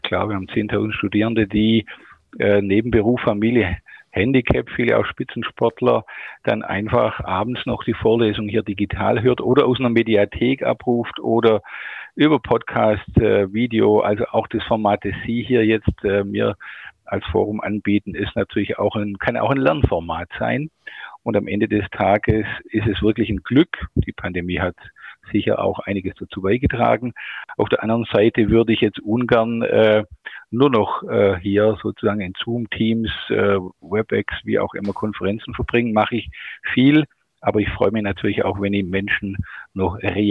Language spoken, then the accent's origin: German; Baden-Württemberg, Germany; Ich bin Oberschwabe, kann das auch nicht verleugnen, will es auch nicht verleugnen. Habe hier ganz ordentlich meine Banklehre gemacht in Oberschwaben und bin dann zum Studieren nach Würzburg